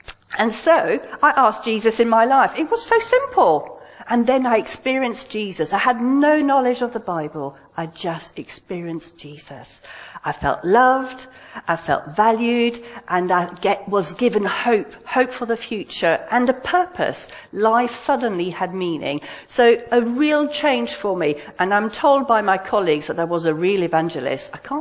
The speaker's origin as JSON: {"language": "English", "region": "Geneva", "country": "Switzerland", "tie": "born or raised there", "said": "I was born and bred in Switzerland, in Geneva. My dad is Swiss German. My mum is British. So I'm a bit of a mixture."}